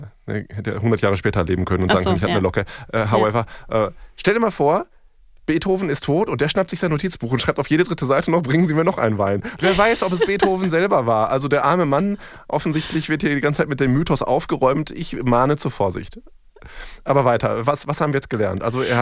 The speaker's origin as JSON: {"language": "German", "region": "North Rhine-Westphalia", "country": "Germany", "said": "Ich komme noch aus Nordrhein-Westfalen, da war das alles nicht so toll."}